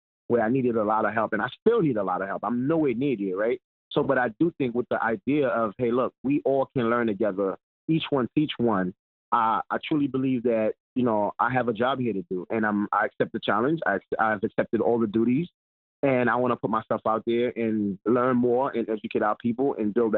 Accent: Haiti; English is a second language; now in Brooklyn, United States; And I was in Haiti, and … was what we grew up to in Haiti. Although I didn't know no English

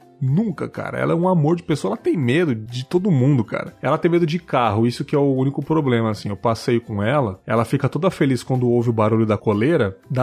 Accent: São Paulo, Brazil; now in Cachoeira, Brazil; Sou de São Paulo, São Paulo capital.

